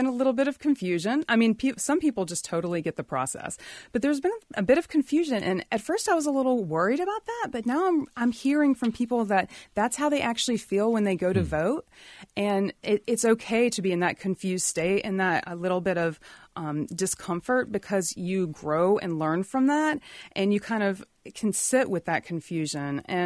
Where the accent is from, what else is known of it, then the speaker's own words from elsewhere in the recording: Raleigh, North Carolina, United States; It's funded, supported by the City of Raleigh, which is fantastic because I grew up in Raleigh.